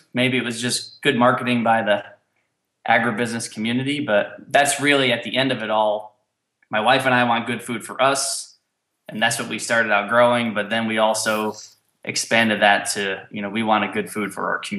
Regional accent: Connecticut, United States; I grew up in Connecticut and my family had 2.5 acres of vegetables.

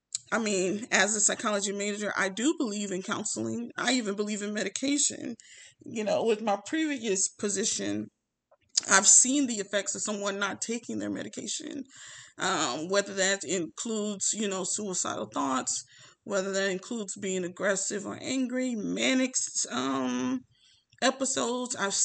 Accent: Louisiana, United States; now in Texas, United States; but I'm originally from Louisiana. So living in Texas, even though it's like a 6-hour drive, my family is not here, you know.

